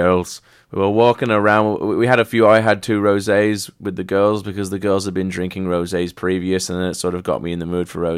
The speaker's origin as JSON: {"language": "English", "country": "Australia", "said": "I'm Australian, so I don't have to fucking care or know, motherfucker."}